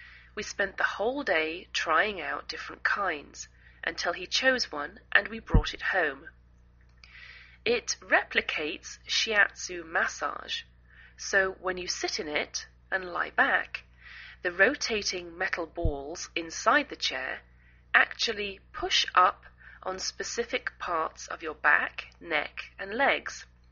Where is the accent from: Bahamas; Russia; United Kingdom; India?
United Kingdom; England; now in United States